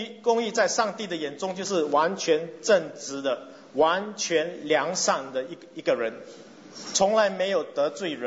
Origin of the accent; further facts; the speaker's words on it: Singapore; 我们新加坡人通常没有饥饿超过一两天